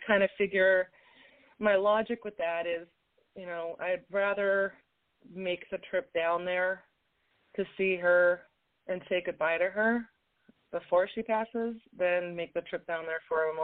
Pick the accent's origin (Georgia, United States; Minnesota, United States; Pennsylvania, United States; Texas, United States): Minnesota, United States; She lived in California. I grew up in Minnesota